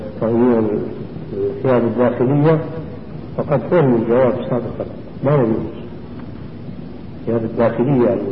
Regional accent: Syria; يتسع بعديد من بيوتنا في بلادنا سوريا.

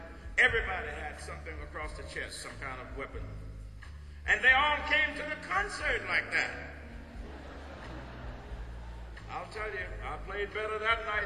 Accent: Mississippi, United States; accent: Mississippi; That's my Mississippi accent for Bosnia.

